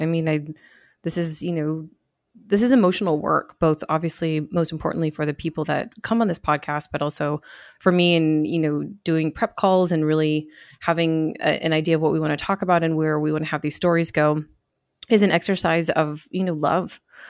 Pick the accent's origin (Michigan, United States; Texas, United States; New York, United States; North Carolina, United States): Michigan, United States; born there; I was originally, my whole family's from the Midwest. I was born in Michigan